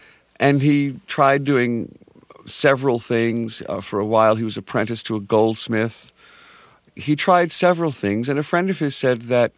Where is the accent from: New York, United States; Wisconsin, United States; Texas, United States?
New York, United States; Brooklyn; Well, you know, in our house, as in many houses in the Bruculino of my growing up, food was edible culture.